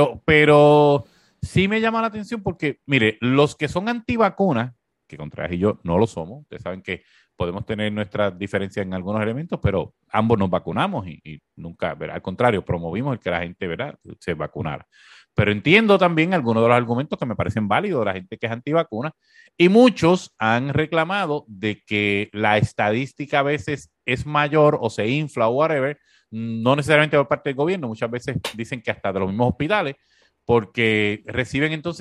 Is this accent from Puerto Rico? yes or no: yes; Corozal, Puerto Rico; yo soy de Corozal. En Corozal, pues, lo que se juega es voleibol, no se juega nada más